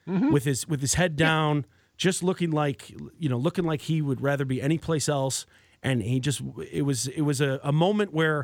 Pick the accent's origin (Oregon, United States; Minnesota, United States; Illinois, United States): Illinois, United States; Chicago; and this comes from growing up in Chicago and just everyone remembering this